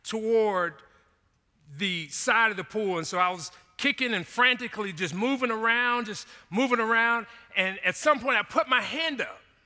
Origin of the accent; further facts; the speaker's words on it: Jacksonville, Florida, United States; I grew up in Jacksonville, and so there was a pool called Moncrief Street Pool.